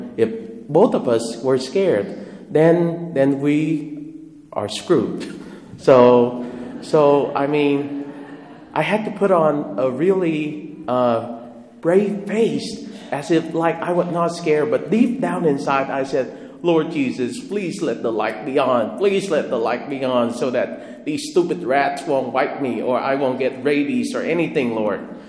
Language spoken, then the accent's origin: English; Vietnam; moved away; When I grew up in Vietnam, there were times that my parents were working day and night that I had to learn from the young age to take care of my little young brother.